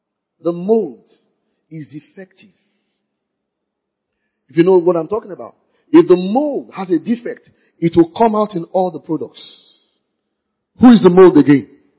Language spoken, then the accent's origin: English; Nigeria; what I do as a Nigerian, what I do on my campus